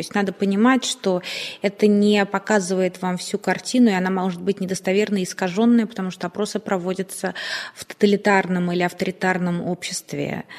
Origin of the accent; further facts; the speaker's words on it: Russia; я гражданка России, родилась в России, выросла в России, говорю по-русски.